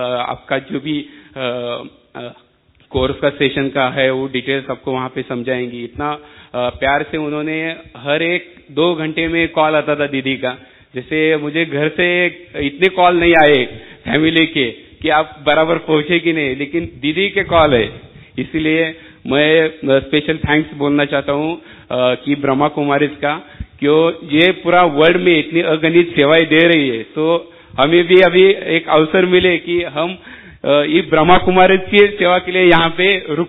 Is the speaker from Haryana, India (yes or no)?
no; Maharashtra, India; मैं महाराष्ट्र से हूँ